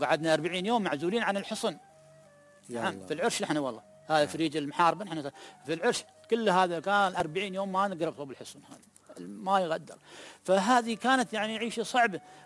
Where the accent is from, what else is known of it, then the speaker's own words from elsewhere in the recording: Dalma, Abu Dhabi, United Arab Emirates; كانت يعني الحياة هنا عندنا في أبو ظبي. إحنا طبعا الأربية في دلمة وعشت هناك